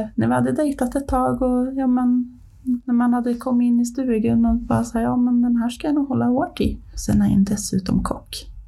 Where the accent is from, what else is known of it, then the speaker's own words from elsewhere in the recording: Ånge, Västernorrland County, Sweden; Jag är ju kricktattare, så jag är ju från Ånge egentligen.